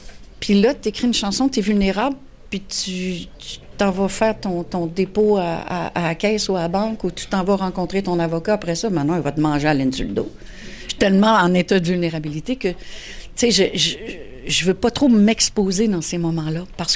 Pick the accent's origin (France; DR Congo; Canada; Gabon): Canada; Quebec; gaspésiennes aussi, mes enfants. C'est fort, les racines en région. Et c'est très bien comme ça. C'est notre accent, là, c'est le drapeau qu'on a dans notre gorge